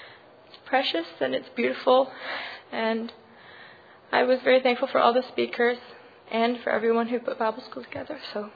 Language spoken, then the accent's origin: English; Beijing, China; from Beijing, China, and this week has been a big blessing to me.